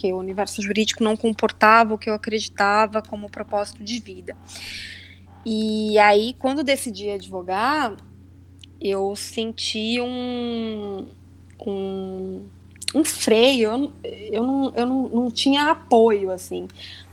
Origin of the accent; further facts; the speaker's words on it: Cuiabá, Mato Grosso, Brazil; Eu não me formei em São Paulo, eu sou de Cuiabá.